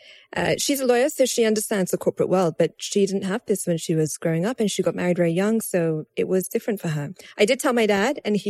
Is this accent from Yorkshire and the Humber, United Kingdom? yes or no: no; London, United Kingdom; because I'm from London, I have an affinity with UK companies, right?